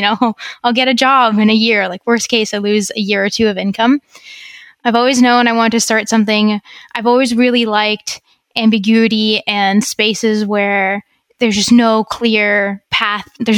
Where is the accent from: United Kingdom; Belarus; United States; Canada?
Belarus; I'm actually originally from Belarus. So that's one of the four countries that I've lived in.